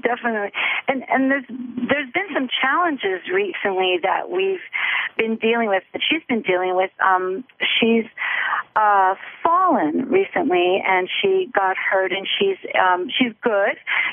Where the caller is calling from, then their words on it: Brooklyn, New York, United States; I am calling in from Brooklyn, New York.